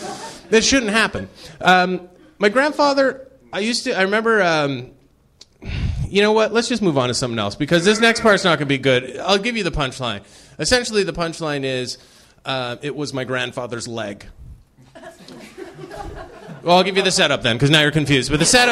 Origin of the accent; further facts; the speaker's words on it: Canada; I'm from Canada originally